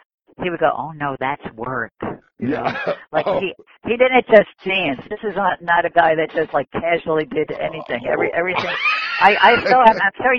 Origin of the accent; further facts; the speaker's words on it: Queens, New York, United States; It was out in Queens where I grew up. I mean, not exactly the same place, but I grew up in Queens.